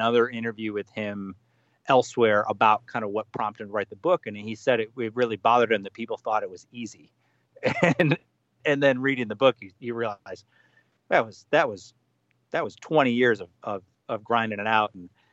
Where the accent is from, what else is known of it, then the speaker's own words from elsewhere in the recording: Cleveland, Ohio, United States; My wife and I decided to move back to Ohio. We're both from Cleveland originally.